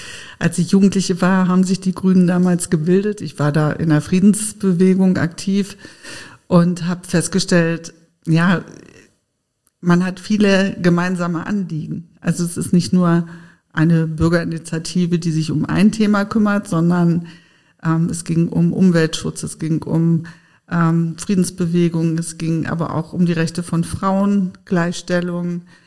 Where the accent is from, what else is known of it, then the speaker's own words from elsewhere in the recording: North Rhine-Westphalia, Germany; ich bin im Sauerland groß geworden, sehr ländlich